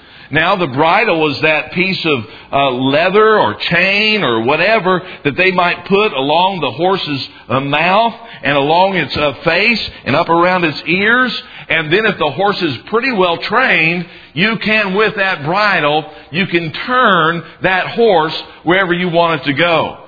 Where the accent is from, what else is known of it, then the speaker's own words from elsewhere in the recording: Augusta, Georgia, United States; I can remember when we were growing up in Augusta, Georgia. I guess when my dad was in the military, that was the place that we lived at the longest. We lived there for about 6.5 years.